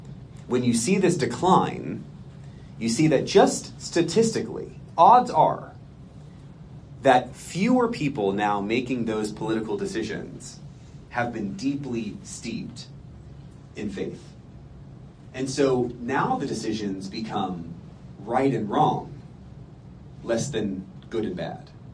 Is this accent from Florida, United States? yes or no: yes; Florida, United States; I grew up in Florida, and I had lots of Jewish friends in Florida, shocker